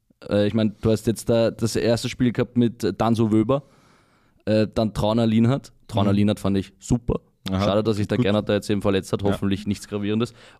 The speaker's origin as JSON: {"language": "German", "country": "Austria", "said": "ich komme aus Österreich"}